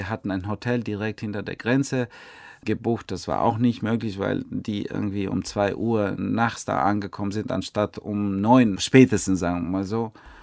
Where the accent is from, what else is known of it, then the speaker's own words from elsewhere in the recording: Albania; moved away; Ich bin in Albanien geboren und habe dort bis 98 gelebt